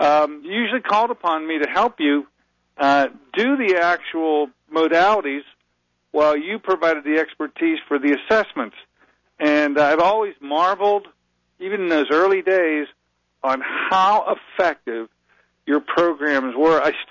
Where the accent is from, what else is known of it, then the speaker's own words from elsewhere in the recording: Pittsburgh, Pennsylvania, United States; in my hometown, my area, which happens to be your hometown, too. And that's Pittsburgh, Pennsylvania.